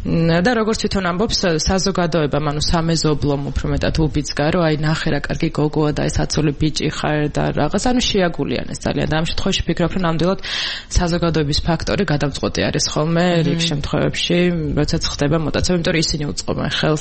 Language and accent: Georgian; Imereti, Georgia; უპირველეს ყოვლისა მე თვითონ იმერეთიდან ვარ და ხშირად მეწადა ხოლმე ეგ სოფელში